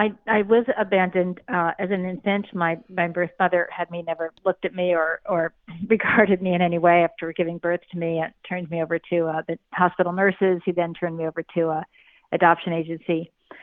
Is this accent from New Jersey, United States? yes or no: yes; New Jersey, United States; In fact, my home state of New Jersey, I'm, almost 70 years old